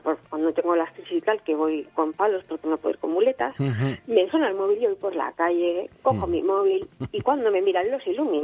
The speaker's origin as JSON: {"language": "Spanish", "town": "Barcelona", "region": "Catalonia", "country": "Spain", "lives_now": "Lleida, Spain", "said": "Soy de Barcelona, pero vivo aquí desde hace 10 años."}